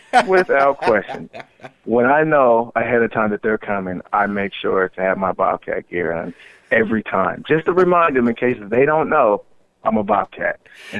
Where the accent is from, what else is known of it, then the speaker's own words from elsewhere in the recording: Washington, United States; recruiting in Seattle, Washington, where it's my home state, where I'm loved